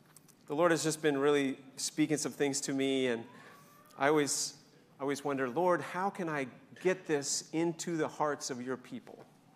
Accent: New York, United States; and I grew up in New York, so I was a Giants fan.

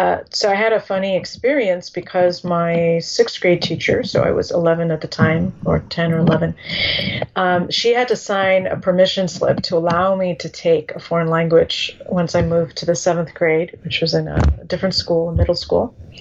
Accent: California, United States; first language Russian; English is a second language; also born or lived in St. Petersburg, Russia; called Leningrad. Now it's called St. Petersburg. And I moved to the U.S. when I was a child. So I grew up in California. And so my first language was Russian, because that's obviously what I spoke at home with my parents.

